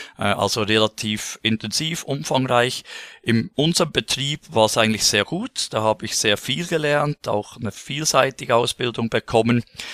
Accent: Central Switzerland, Switzerland; accent: Central Swiss; also born or lived in Canton of Bern; Mein Dialekt, den kann ich nicht verstecken. Ja, Zentralschweiz, Nähe Luzern, Zug bin ich zu Hause. Sprich, mittlerweile aufgewachsen im Kanton Bern. Aber dann mal der Liebe geschuldet, hier sesshaft geworden. Und ja, genau, da bin ich her

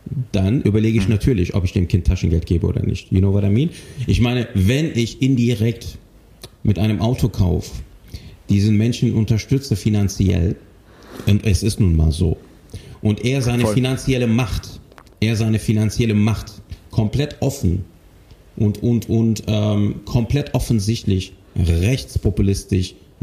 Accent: Cologne, North Rhine-Westphalia, Germany; born there; ich bin Jahrgang 75, ich bin in Köln geboren

